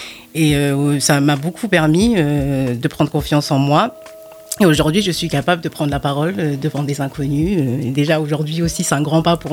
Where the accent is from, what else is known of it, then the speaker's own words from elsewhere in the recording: Beaubreuil, Nouvelle-Aquitaine, France; Beaubreuil. Je ne connaissais pas tout ça. Et ça va être une fierté pour moi aussi de représenter ce quartier-là où j'ai grandi